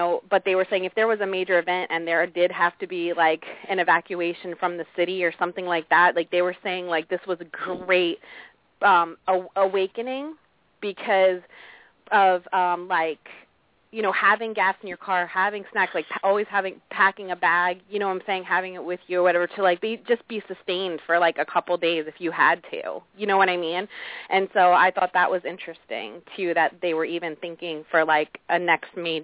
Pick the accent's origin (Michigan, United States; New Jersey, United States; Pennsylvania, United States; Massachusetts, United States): New Jersey, United States; now in Atlanta, United States; Cause like Atlanta's not like, you know, like I'm from New Jersey or whatever, like they're not prepared here for snow.